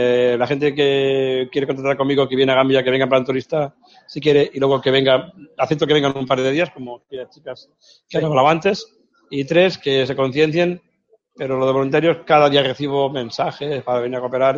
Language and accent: Spanish; Huesca, Aragon, Spain; pero soy de Huesca, soy bastante tozudo y ahí ando